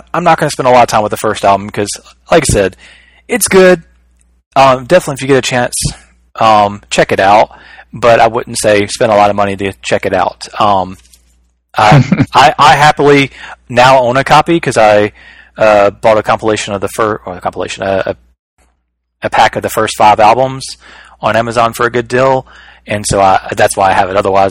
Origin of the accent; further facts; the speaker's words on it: Alabama, United States; And I'm from Alabama, so I can make fun of country people.